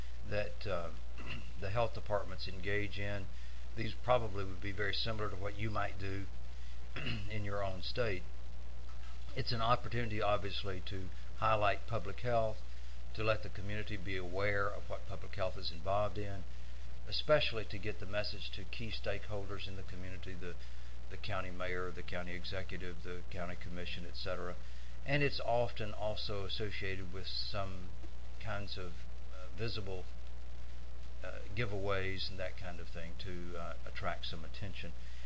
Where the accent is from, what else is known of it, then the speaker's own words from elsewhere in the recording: Tennessee, United States; I'm the ARGC from Tennessee